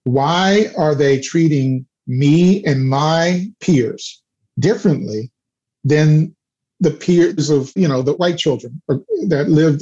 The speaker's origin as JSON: {"language": "English", "town": "Houston", "region": "Texas", "country": "United States", "tie": "born or raised there", "said": "I grew up on the South Side, and it was tough because my mother was a very strict authoritarian."}